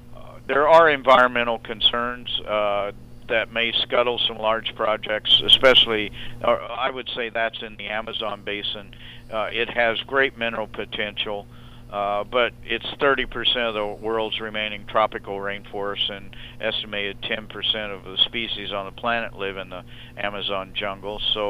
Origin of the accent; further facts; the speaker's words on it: Albuquerque, New Mexico, United States; the cars are newer and in better shape than anything I see in my hometown, Albuquerque, New Mexico.